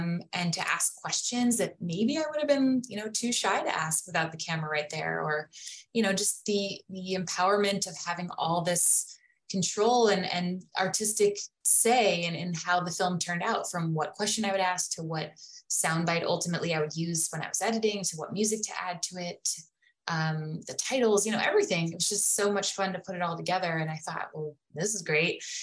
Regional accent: Chicago, Illinois, United States; And I grew up in the Chicago area, and he was always producing a television show or making a documentary.

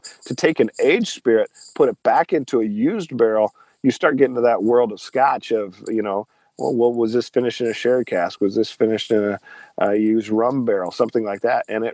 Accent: Iowa, United States; sometimes we have trouble getting people to understand that we're from Iowa, not from Mississippi.

